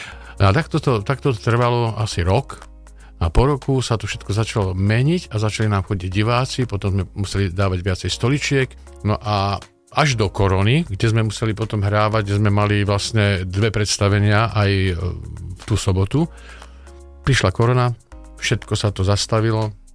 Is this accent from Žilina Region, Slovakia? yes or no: yes; Sučany, Žilina Region, Slovakia; som rodák zo Sučian